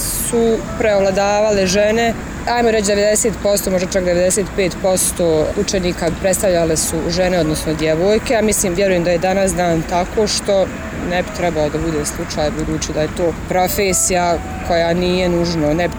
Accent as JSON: {"language": "Bosnian", "town": "Zenica", "region": "Zenica-Doboj Canton", "country": "Bosnia & Herzegovina", "tie": "born or raised there", "said": "rođena sam u Zenici 1983. godine, išla sam obdanište Radost, osnovnu školu Meša Selmać, kasnije pedagošku gimnaziju, nastavila sam isto studirati u Zenici na nekadašnjoj pedagoškoj akademiji"}